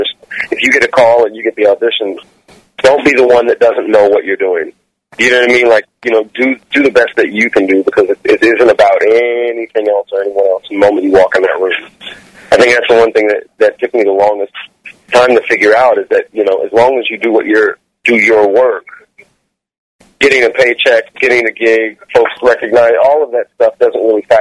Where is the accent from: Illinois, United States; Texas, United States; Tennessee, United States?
Illinois, United States; Cairo; Small little river town in southern Illinois.